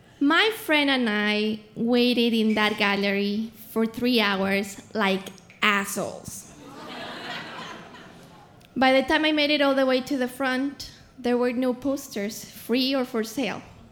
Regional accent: Mexico City, Mexico; I come from Mexico City.

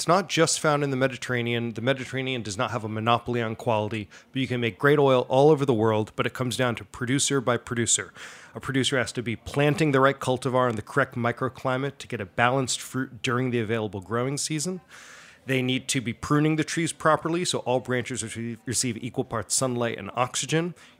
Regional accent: New York City area, United States; now in Allendale, United States; I'm a resident of Allendale, New Jersey. I grew up just outside New York City my whole life, and there was no olive oil growing up.

